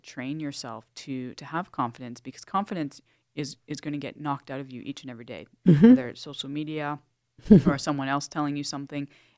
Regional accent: Toronto, Ontario, Canada; And so I was born in Toronto, and I grew up playing all the sports I could get my hands on

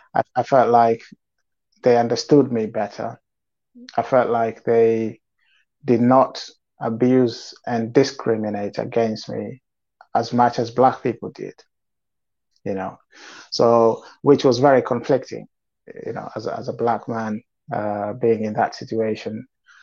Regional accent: Kenya; now in United Kingdom; Yes, so I grew up in Kenya, and then later on in my life, I moved to the UK where I'm living at the moment.

